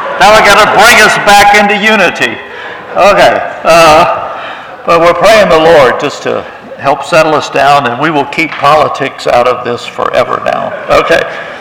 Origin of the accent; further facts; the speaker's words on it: Richmond, Virginia, United States; I'm from Richmond, Virginia. I'm one of the young people from there.